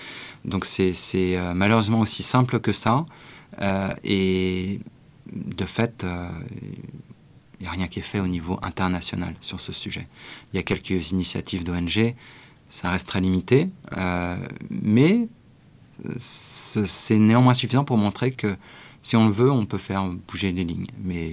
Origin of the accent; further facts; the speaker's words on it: France; je suis né et j'ai grandi en France.